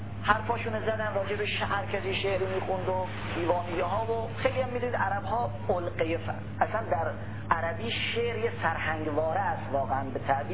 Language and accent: Persian; Iran; بنده هم از ایران اومدم